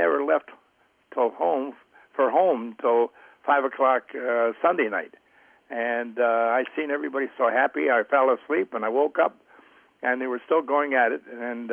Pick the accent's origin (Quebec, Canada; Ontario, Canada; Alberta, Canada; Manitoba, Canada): Quebec, Canada; born there; I was born in Quebec, Canada, in the French area of Canada, in 1935.